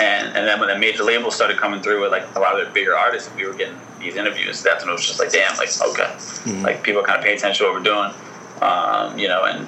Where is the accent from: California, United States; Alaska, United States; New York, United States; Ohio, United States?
New York, United States; Bronx; also born or lived in South Plainfield, United States; now in Jersey City, United States; I live in Jersey City now. I was born in the Bronx. I went to, like, elementary school in the Bronx, and then did, like, high school and all that in South Playfield, New Jersey